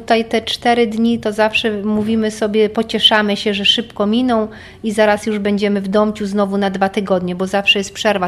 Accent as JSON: {"language": "Polish", "town": "Piła", "region": "Greater Poland Voivodeship", "country": "Poland", "said": "bo my jesteśmy z Piły"}